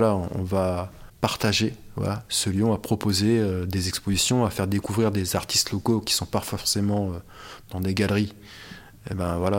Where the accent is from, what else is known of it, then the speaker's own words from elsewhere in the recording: Amiens, Hauts-de-France, France; Donc moi je viens des quartiers populaires d'Amiens, etc. Donc on parlait le Verlan, j'ai connu ça